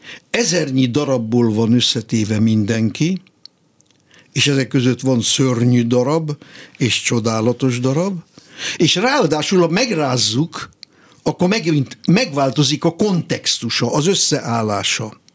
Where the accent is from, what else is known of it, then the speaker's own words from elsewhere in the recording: Hungary; hogy hát magyarnak születtem, és innen soha el nem tudok jutni